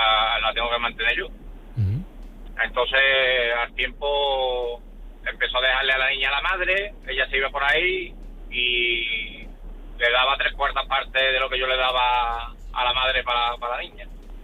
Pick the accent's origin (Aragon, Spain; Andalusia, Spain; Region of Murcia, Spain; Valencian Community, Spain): Andalusia, Spain; Seville; yo soy de Sevilla y entonces yo no trabajaba allí en el pueblo.